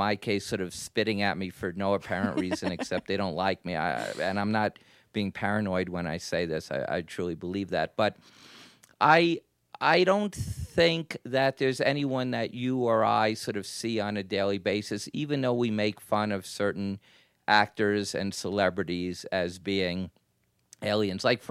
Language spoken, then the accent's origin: English; New York City, New York, United States; Well, you know, I grew up in New York City, and you walk around New York all day long